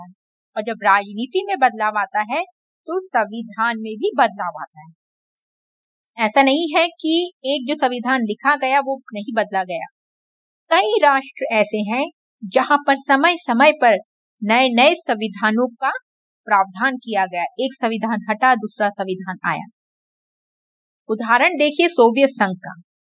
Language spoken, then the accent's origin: Hindi; Mumbai, Maharashtra, India; मैं मुंबई से हूँ और मैं शिक्षा के क्षेत्र में रिसर्च का काम कर रही हूँ।